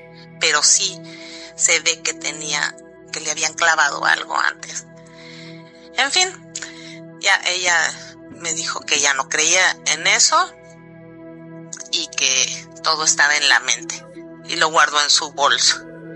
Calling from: Germany; de acá de Alemania, para comentarles que el antier fuimos a una casa de campo que está cerca de aquí.

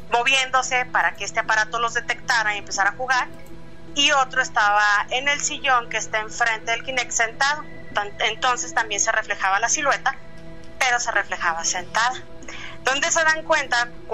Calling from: Mexico City, Mexico; Soy de Ciudad de México, pero ahorita estoy en la ciudad de Zacatecas.

